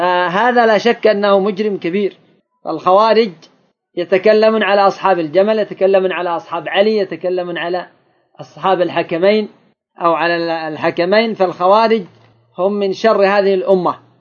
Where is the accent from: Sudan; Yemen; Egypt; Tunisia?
Yemen; هناك كان عندنا في اليمن